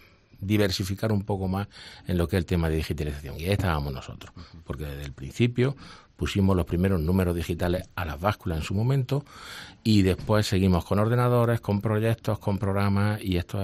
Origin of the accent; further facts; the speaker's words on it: Úbeda, Andalusia, Spain; hace unos 10 años, que fue cuando nos trasladamos a Úbeda, porque yo soy de Úbeda